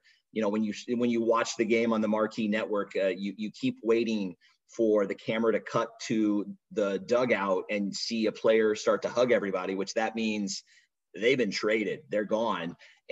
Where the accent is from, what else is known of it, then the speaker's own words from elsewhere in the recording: Illinois, United States; I grew up in Central Illinois. I went to the same high school as Lonte